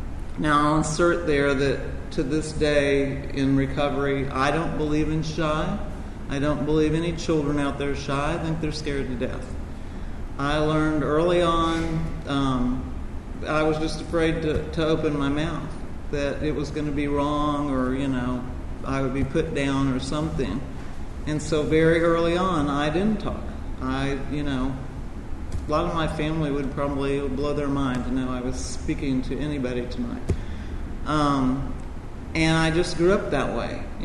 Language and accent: English; Louisville, Kentucky, United States; born there; I was born in 1950 in Louisville, Kentucky, to a mother who, to this day, at 82, is a very critical person, very opinionated person.